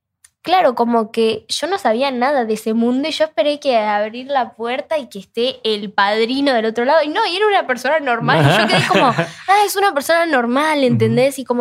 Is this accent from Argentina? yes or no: yes; Rosario, Santa Fe, Argentina; Yo soy de Rosario y era como ir de, no sé, de México a Nueva York